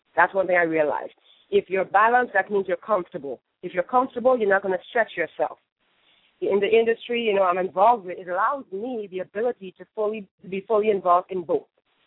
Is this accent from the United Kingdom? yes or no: no; Trinidad & Tobago; In my home country, Kamala Prasad Bisesa is the first time a woman has been elected to that office in my country.